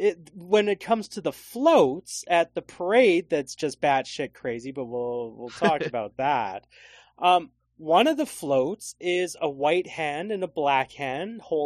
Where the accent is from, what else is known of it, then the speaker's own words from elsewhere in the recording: Canada; I was raised in Canada at a time when there was the like two or three black families that went to school with me.